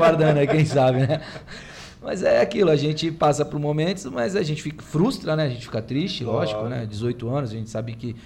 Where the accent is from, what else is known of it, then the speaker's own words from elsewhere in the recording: Marapé, São Paulo, Brazil; a gente se conhece há tanto tempo aí, crescemos juntos aí no Marapé.